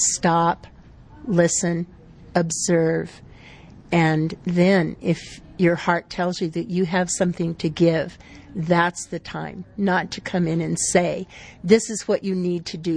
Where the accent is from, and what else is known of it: South Dakota, United States